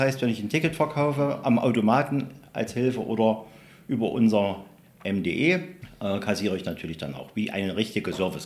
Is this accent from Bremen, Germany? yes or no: no; Saxony-Anhalt, Germany; Ich komme jetzt aus der Saale-Unstrut-Region